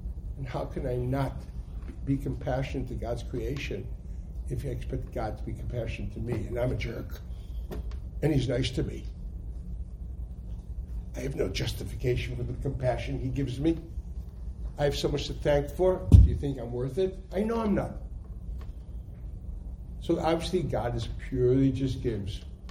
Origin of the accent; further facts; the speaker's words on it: United States; When I was a kid growing up in America, and they were bringing back the boxes from Vietnam